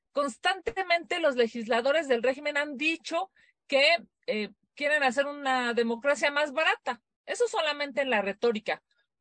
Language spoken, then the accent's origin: Spanish; Mexico; esta democracia que tanto nos ha costado construir como mexicanos